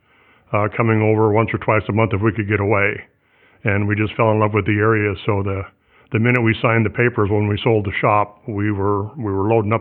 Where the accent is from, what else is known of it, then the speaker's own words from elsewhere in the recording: Oregon, United States; also born or lived in California; Well, I'm originally from, I've always spent all my life in Oregon that I want to talk about anyway. I was actually born in California, but my parents relocated to Oregon when I was about 18 months old.